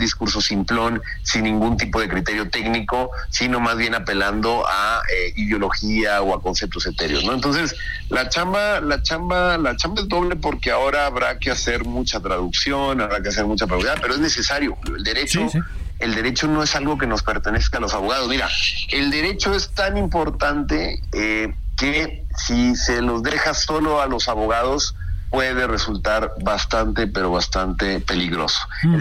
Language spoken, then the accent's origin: Spanish; Mexico; obviamente como mexicano